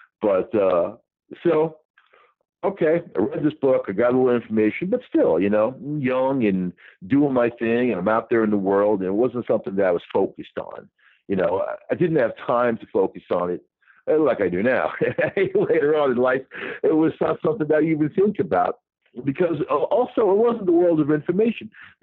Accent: New York, United States; growing up on Long Island, I know about Fisher's Island

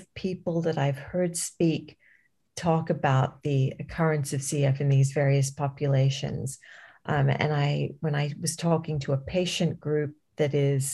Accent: India; I told him that as an Indian, he had to take me.

